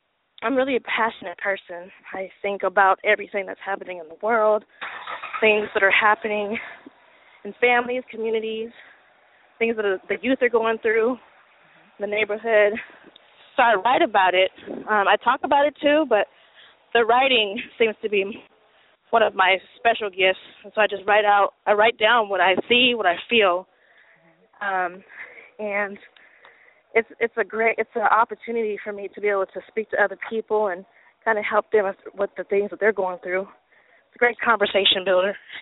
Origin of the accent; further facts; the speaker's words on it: Vallejo, California, United States; also born or lived in Berkeley; I'm actually from Vallejo. That's where I was raised. I was born in Berkeley but raised in Vallejo.